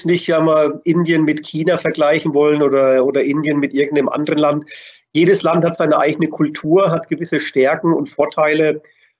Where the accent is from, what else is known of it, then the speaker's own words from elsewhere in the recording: Bavaria, Germany; accent: Franconian; man hört hier unschwer, ich bin Franke, das lässt sich nicht verleugnen.